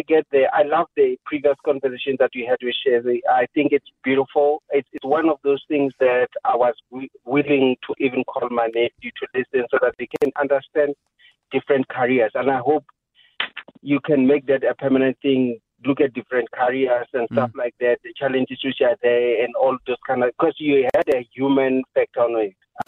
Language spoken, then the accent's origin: English; Malamulele, Limpopo, South Africa; Like, for instance, I'm from Malamlele. The road from Giani to Malamlele, it's horrible.